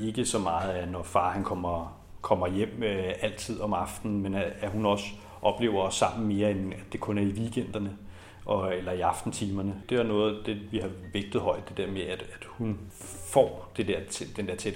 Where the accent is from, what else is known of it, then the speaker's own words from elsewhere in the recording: Hvidovre, Capital Region of Denmark, Denmark; now in Hillerød, Denmark; Jeg kommer selv fra Hvidovre, så det er mig, der er tilpælen op og flyttet til det nordlige Sjælland i stedet for.